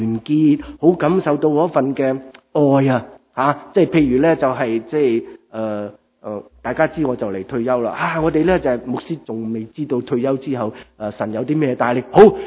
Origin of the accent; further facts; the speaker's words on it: China; 我哋中国人就话呢个人天不怕地不怕噶